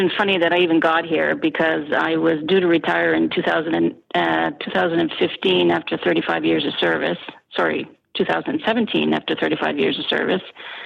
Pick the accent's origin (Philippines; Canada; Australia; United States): Canada